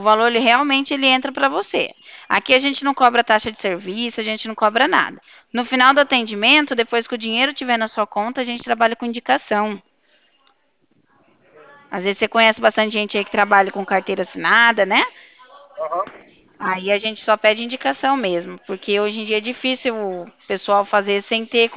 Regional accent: Paraná, Brazil; Ó, meu DDD é 43, hein? Eu sou aqui do Paraná.

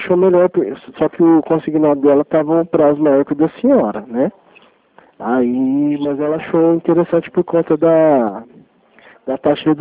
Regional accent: Franca, São Paulo, Brazil; eu sou daqui de Franca, tá?

